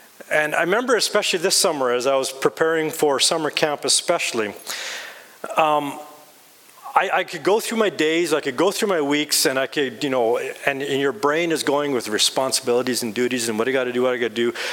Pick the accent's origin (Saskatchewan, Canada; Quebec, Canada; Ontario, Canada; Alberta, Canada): Alberta, Canada; Edmonton; also born or lived in Manitoba; I'm a prairie boy, so I was raised in Edmonton. And so Edmonton, I was actually raised about three blocks away from Refinery Row.